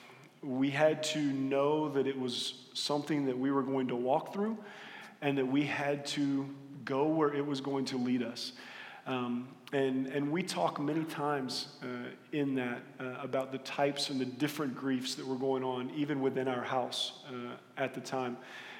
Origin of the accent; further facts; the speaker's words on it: Florida, United States; Having grown up in Central Florida, one of the great ways we've kind of described this is, you know, I grew up in Central Florida.